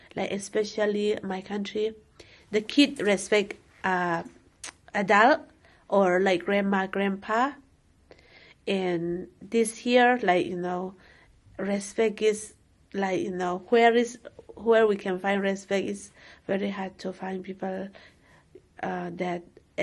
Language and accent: English; Myanmar; English is a second language; moved away as an adult; now in United States; I'm originally from Myanmar, called Burma. 2000, I get here.